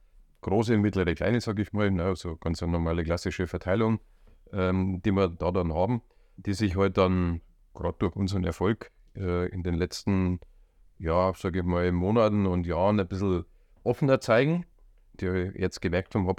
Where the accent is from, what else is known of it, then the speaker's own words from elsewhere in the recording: Munich, Bavaria, Germany; Kann man ja sagen als Münchner, dass ich halt kein Blauer, sondern bin ein Roter.